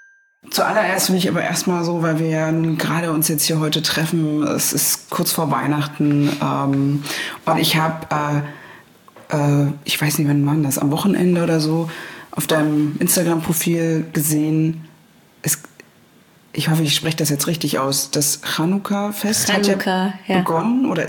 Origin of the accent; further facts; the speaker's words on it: Berlin, Germany; Mirna und ich haben zwei Dinge gemeinsam. Wir sind beide aus Berlin-Pankow und haben Wurzeln im Nahen Osten. Sie in Israel, ich im Libanon.